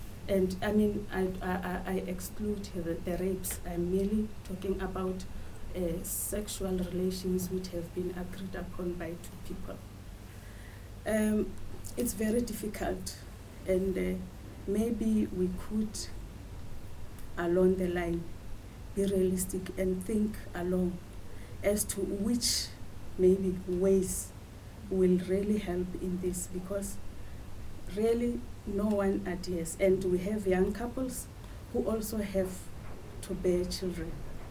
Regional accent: South Africa; moved away; I'm a nurse by profession. I come from South Africa. I'm an immigrant here.

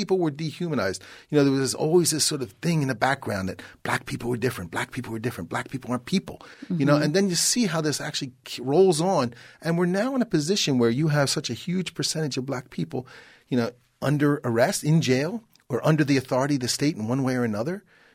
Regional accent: Philadelphia, Pennsylvania, United States; I grew up in Philadelphia. Mm-hmm. And, you know, we had very, very strictly segregated neighborhoods

